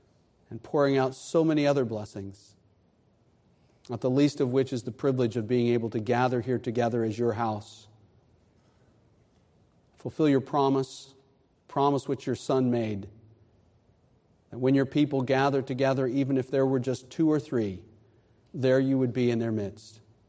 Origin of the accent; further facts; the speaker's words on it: Colorado, United States; Again, I said I grew up in Colorado, and when I would open my window in the morning and look west, I would see Pike's Peak.